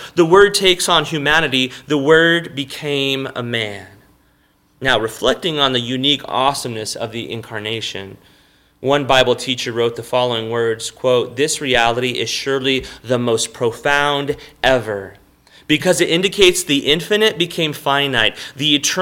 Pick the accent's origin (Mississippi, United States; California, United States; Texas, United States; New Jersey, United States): Texas, United States; I grew up in South Texas, and you know, you have carne guisada.